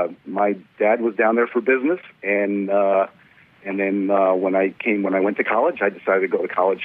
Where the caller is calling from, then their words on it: Florida, United States; I'm calling from Florida.